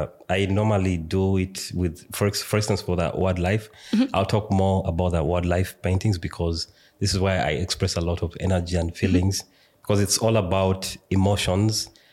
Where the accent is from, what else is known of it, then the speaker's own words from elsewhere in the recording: Uganda; now in Austria; I come from Uganda originally, but I've been living in Austria since 2020.